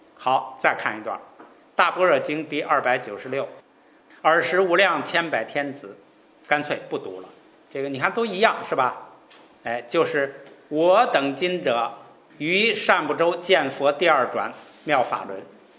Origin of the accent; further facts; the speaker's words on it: China; 我们中国人的中观三论